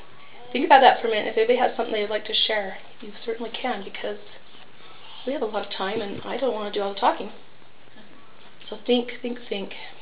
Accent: Salt Lake City, Utah, United States; I grew up in Salt Lake City. When 8 years of age, I was baptized in City Creek.

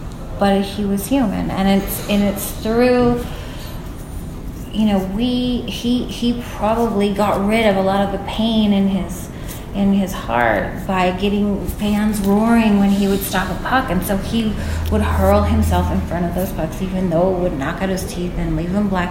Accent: Newfoundland and Labrador, Canada; He's from Newfoundland, and I'm from Newfoundland

